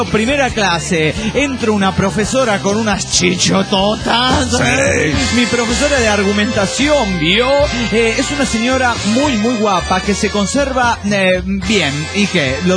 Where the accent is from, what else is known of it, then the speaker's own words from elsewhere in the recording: Toluca, State of Mexico, Mexico; de Toluca, México.